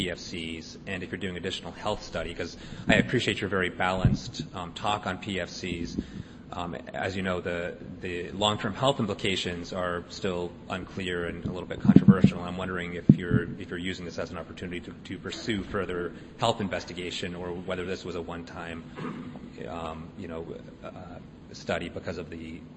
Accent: New Hampshire, United States; I'm from New Hampshire. We actually have a PFC or PFAS problem in New Hampshire

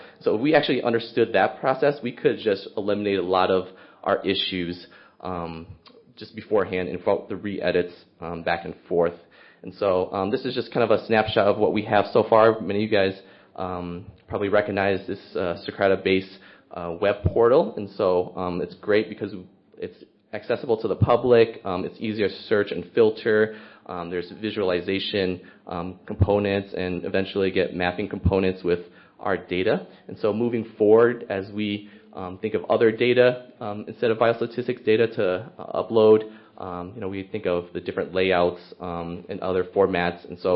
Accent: Cook County, Illinois, United States; I'm from Cook County, Illinois, which serves Chicagoland area. So except for Chicago, so suburban Cook County.

